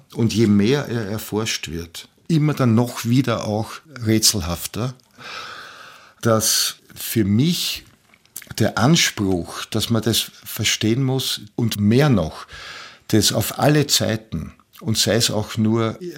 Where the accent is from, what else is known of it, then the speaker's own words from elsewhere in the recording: Vienna, Austria; Also man kann jetzt schwer sagen, ich bin in Wien aufgewachsen in dem Sinn, dass ich von Kindheit an die Topografie Wiens gelernt hätte, ja. Aber die Großeltern und meine Familie, die zum Teil ja jüdisch ist, aber das ist mehr so ein Kulturjudentum